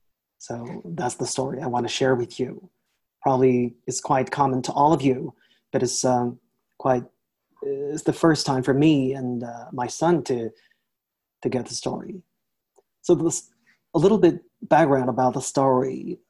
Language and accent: English; China; now in Blacksburg, United States; And I'm an international student. I'm from China.